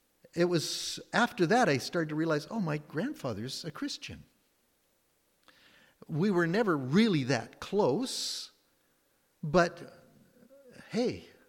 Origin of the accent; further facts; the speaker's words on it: Victoria, British Columbia, Canada; we come back to Victoria, which was my hometown, involved there.